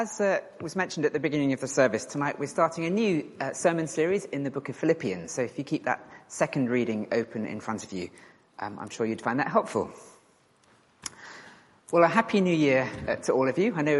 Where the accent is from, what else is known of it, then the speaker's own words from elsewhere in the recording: United Kingdom; I am incurably British